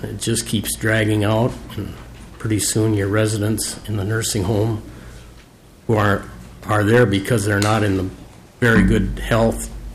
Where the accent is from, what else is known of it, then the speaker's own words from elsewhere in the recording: Bryceland, Minnesota, United States; I'm from Bryceland, Minnesota. That's in south central Minnesota, 30 miles west of Albert Lea.